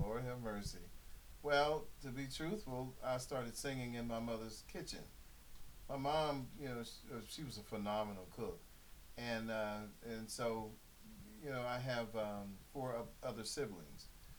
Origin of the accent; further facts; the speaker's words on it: West Virginia, United States; I'm 47 years old, and I'm from Raleigh County, West Virginia.